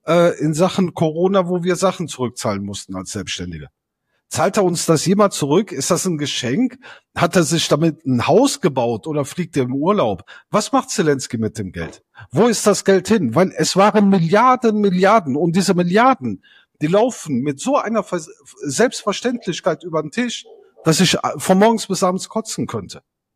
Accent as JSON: {"language": "German", "country": "Italy", "moved": "yes", "lives_now": "Germany", "said": "Ich bin Italiener und lebe in Deutschland."}